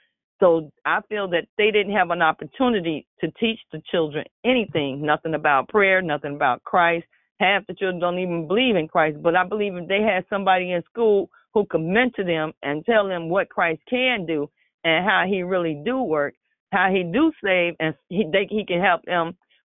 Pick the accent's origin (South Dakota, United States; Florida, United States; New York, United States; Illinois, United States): Illinois, United States; Chicago; Look, I'm from Chicago too, but I didn't get paddled until I got to Kankakee area, Pembroke.